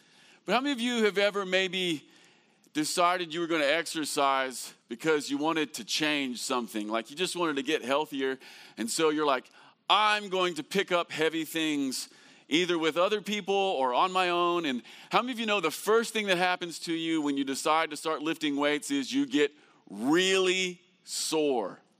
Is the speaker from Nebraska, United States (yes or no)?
no; Campbellsville, Kentucky, United States; again, I am from Campbellsville, Kentucky, and I just want to say it feels really good to be with you this morning.